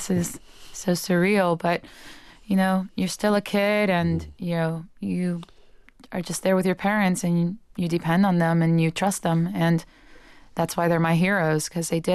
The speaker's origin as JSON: {"language": "English", "town": "Miami", "region": "Florida", "country": "United States", "said": "And whenever I have colleagues that come and work with the opera down in Miami, and they know that I'm from Miami, they're all, nobody speaks in English here."}